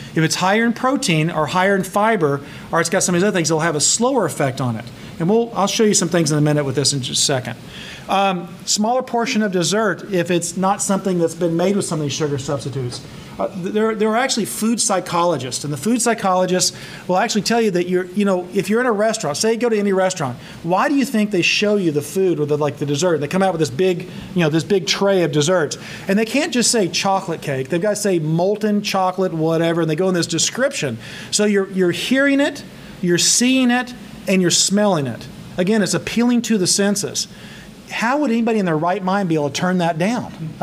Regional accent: the South, United States; again, growing up in the South

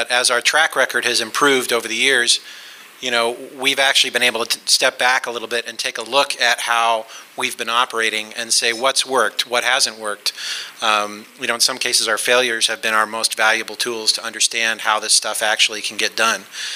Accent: Anchorage, Alaska, United States; I grew up in Anchorage, Alaska, and met Nate here.

